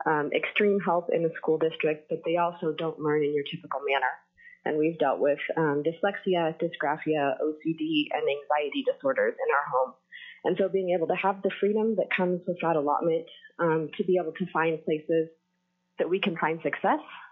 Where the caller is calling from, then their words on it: Homer, Alaska, United States; I am calling from Homer.